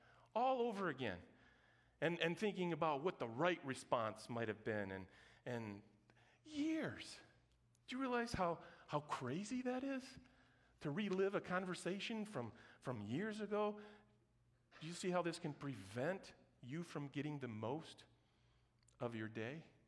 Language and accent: English; Brazil; growing up in Brazil, soccer was a pretty big deal.